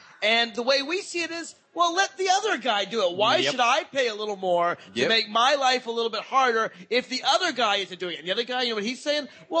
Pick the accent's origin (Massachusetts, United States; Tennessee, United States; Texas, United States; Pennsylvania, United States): Tennessee, United States; You got tornadoes in my home state of Tennessee coming pretty close to where my family lives in Nashville.